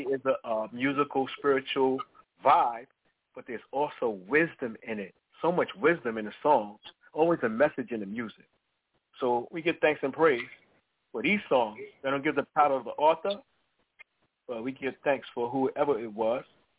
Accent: Harlem, New York, United States; They told me, growing up in Harlem, we wasn't going to reach past 30.

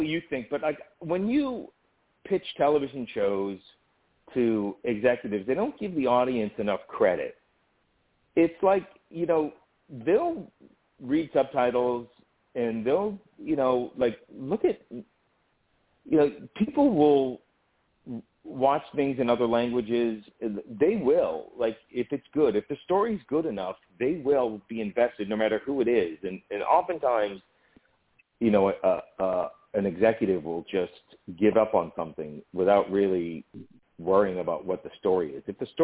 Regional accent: Boston, Massachusetts, United States; And I grew up in Boston watching TV my whole life

